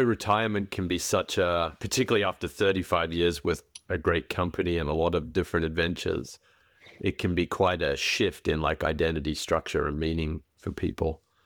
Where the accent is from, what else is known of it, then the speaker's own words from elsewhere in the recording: Brisbane, Queensland, Australia; including in my hometown, Australia, Brisbane, Australia.